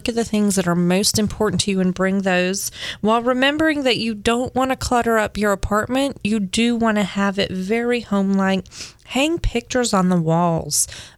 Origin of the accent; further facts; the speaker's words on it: Hawaii, United States; I was born and raised in Hawaii. And so we don't wear shoes in the house.